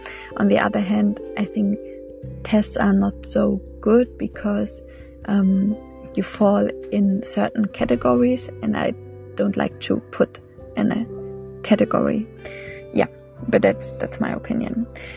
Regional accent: Germany; English is a second language; Today I record my second episode in English. For all newcomers, as you can hear, I'm not English, I'm German.

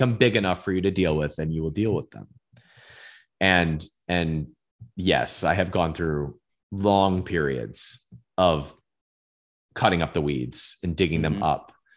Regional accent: Cleveland, Ohio, United States; had a really nice house in Northeast Ohio. I'm from Cleveland, Ohio.

